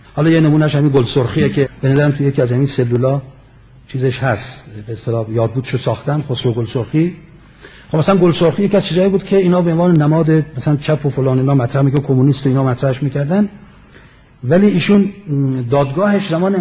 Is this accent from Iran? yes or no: no; Palestine; من فلسطینی ام.